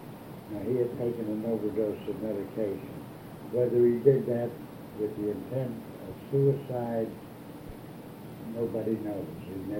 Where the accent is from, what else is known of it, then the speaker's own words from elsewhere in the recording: Pittsburgh, Pennsylvania, United States; born there; I was born in Pittsburgh, on Long Street in Oakland. It's a street only a block long.